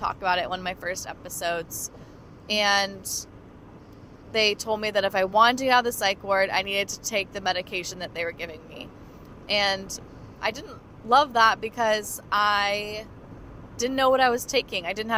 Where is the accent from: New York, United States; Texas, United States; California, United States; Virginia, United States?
California, United States; San Luis Obispo; now in San Francisco, United States; And I'm driving right now from my hometown, San Luis Obispo, to San Francisco, where I currently live.